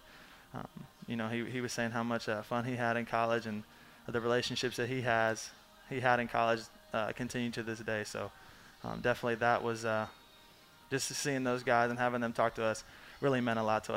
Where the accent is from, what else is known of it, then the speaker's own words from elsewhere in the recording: Indianapolis, Indiana, United States; especially Peyton Manning growing up in Indianapolis and being a Colts fan since I can remember